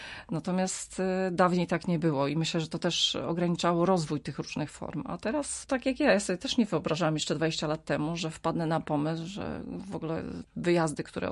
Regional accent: Lubaczów, Subcarpathian Voivodeship, Poland; Tutaj ja dokładnie z Roztocza pochodzę, znaczy z pogranicza Roztocza, z Lubaczowa, nieopodal.

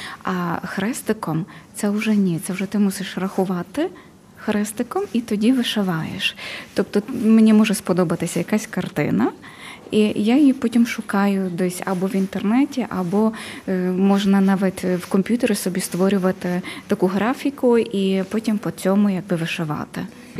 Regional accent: Western Ukraine, Ukraine; born there; Я народилась в Україні, в Західній Україні

